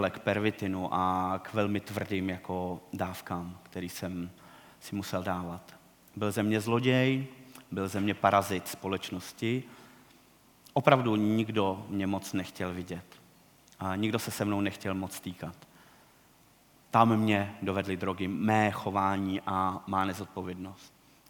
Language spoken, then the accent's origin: Czech; Teplice, Ústí nad Labem Region, Czechia; Já pocházím z Teplic, kde jsem přes 20 let bral drogy.